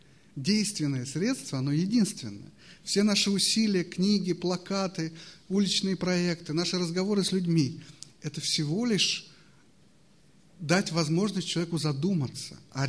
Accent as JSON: {"language": "Russian", "region": "Moscow", "country": "Russia", "said": "Я вот тоже еврей, тоже верю в Иисуса Христа, но живу в Москве. Вот Илья тоже, Катюша, но мы москвичи."}